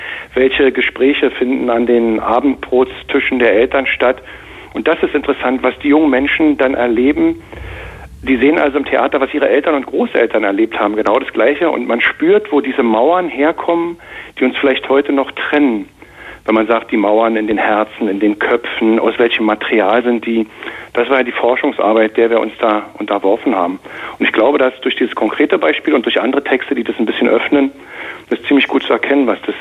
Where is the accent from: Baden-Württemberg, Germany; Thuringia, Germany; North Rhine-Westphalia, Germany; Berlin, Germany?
Berlin, Germany; als Berliner habe ich da natürlich geheult in Dessau, dass ich nicht dabei sein konnte, zumal ja meine Wohnung damals in der Nähe von der Bornholmer war.